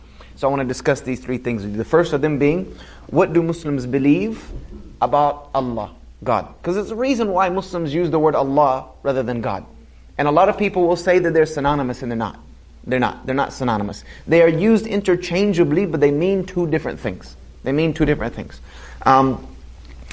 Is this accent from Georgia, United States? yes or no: no; South Carolina, United States; moved away as an adult; I'm a Southern boy, born and bred in South Carolina. So I know all about Southern. I lost my twang quite a long time ago. I left South Carolina, you know, a very long time ago.